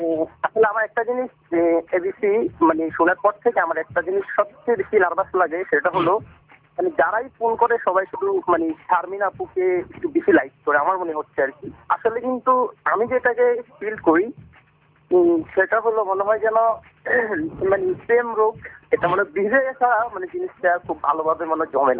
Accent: Comilla, Chittagong Division, Bangladesh; আমাদের দেশের বাড়ি কুমিল্লারে।

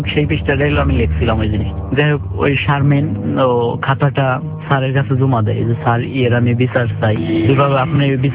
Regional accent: Faridpur, Dhaka Division, Bangladesh; উনি বলে যে তোর বাড়ি কোথায়? আমি বলি ফরিদপুর।

